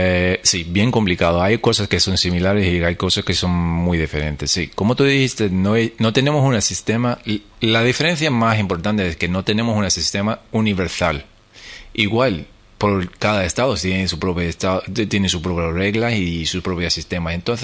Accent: United States; pues soy estadounidense, yo puedo pasar a Estados Unidos

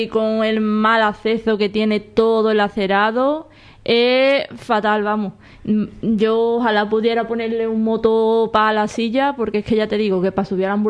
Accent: El Cuervo, Andalusia, Spain; also born or lived in Lebrija; Yo soy del Cuervo. Mi madre es de aquí, de Lebrija.

